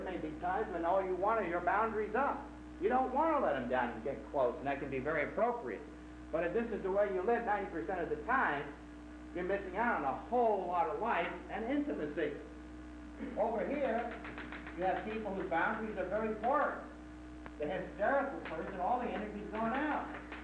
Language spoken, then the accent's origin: English; Texas, United States; Or I get my identity because I'm a Texan.